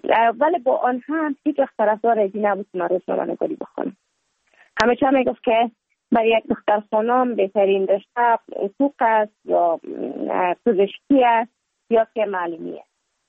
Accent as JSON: {"language": "Persian", "region": "Kabul", "country": "Afghanistan", "tie": "born or raised there", "also_born_or_lived": "Mazar-i-Sharif", "said": "بعد از تولد ما تا 5 سالگی ما در مزار بودیم، بعد نقل کابل شدیم"}